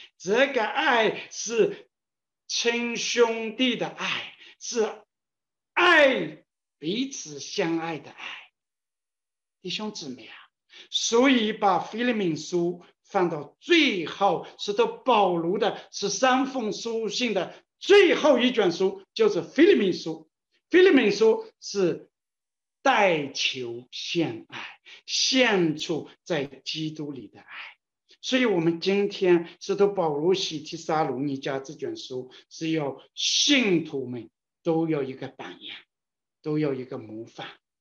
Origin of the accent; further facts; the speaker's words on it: Wenzhou, Zhejiang, China; 我们温州人